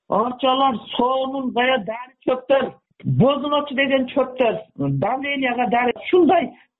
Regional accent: Kyzyl-Bulak, Batken Region, Kyrgyzstan; ошо Кадамжай районунун Кызылбулак айылында чоңойгонмун.

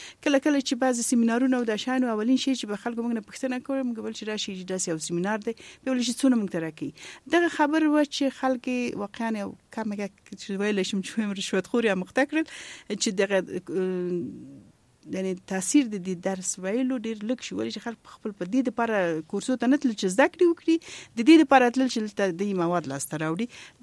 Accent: Kabul, Afghanistan; also born or lived in Balkh; هغه وخت دغه لپاره ما درس ده په کابل کې ویلې دی او لویه شوې په کابل کې.

